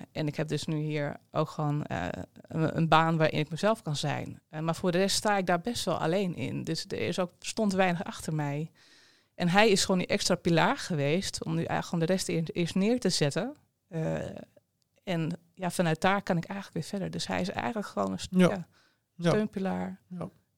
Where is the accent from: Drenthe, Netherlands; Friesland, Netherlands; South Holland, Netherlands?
Friesland, Netherlands; want ik ben Fries, dus ik ben Mem.